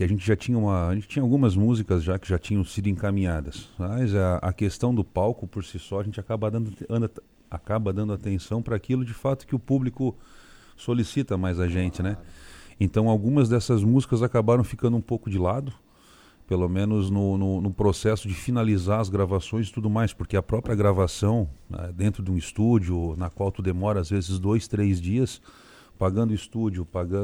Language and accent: Portuguese; Urussanga, Santa Catarina, Brazil; Eu me criei aqui em Uruçanga, quando poucas vezes, muitas, indo para Criciúma, e nós éramos colonos, né?